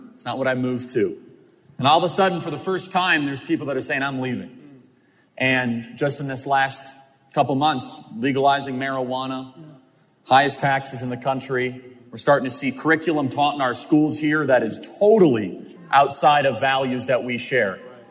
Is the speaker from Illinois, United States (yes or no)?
yes; Illinois, United States; now in Arizona, United States; And you know, I grew up in Illinois. And the fun thing about being from Illinois is we have term limits in Illinois.